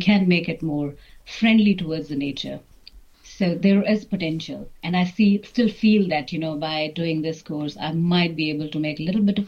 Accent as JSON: {"language": "English", "town": "Dalhousie", "region": "Himachal Pradesh", "country": "India", "tie": "born or raised there", "lives_now": "Wellington, New Zealand", "said": "I grew up in a very beautiful small town called Dalhousie in India. And it's a hill station and a tourist destination known for its stunning natural beauty."}